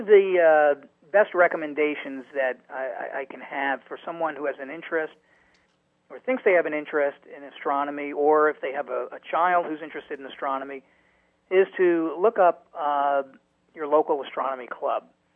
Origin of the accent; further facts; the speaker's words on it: New York City, New York, United States; now in Connecticut, United States; I'd been interested in astronomy since I was very young, but I grew up in New York City, so my interest was really stayed within the books and the planetarium experience.